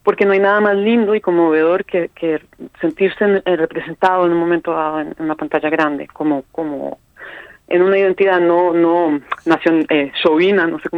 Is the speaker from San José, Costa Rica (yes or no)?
yes; San José, Costa Rica; crecí en San José, y es una ciudad que es considerada como una ciudad muy fea, y a mí es la ciudad en la que me descubrí a mí misma